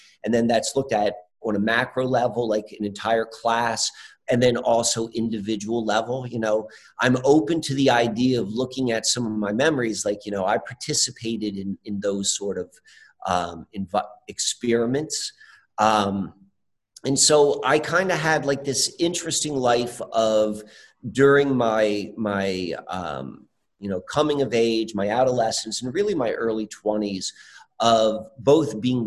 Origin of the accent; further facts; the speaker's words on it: Columbia, Maryland, United States; So, so I grew up there in Columbia, Maryland.